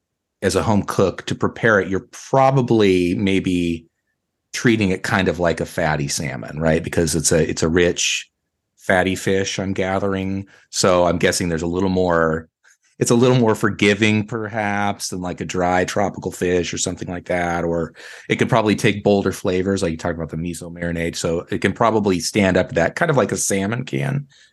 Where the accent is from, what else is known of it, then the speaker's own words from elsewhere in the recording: Pacific Northwest, United States; I grew up in the Pacific Northwest.